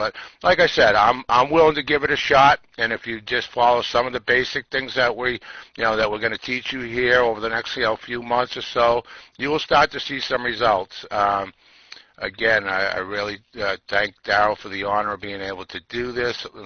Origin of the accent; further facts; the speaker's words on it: New Jersey, United States; I'm from New Jersey